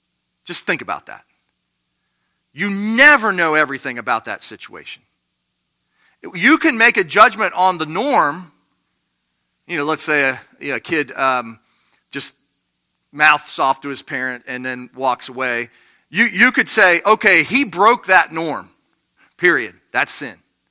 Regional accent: United States; I'm an American, so that fits well.

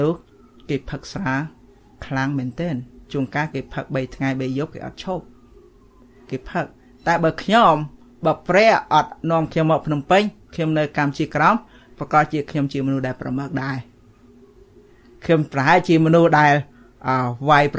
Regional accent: Mekong Delta, Vietnam; now in Phnom Penh, Cambodia; ស្រុកកំណើតរបស់ខ្ញុំនៅកម្មជាក្រោមនេះនៅដាច់ស្រយាល

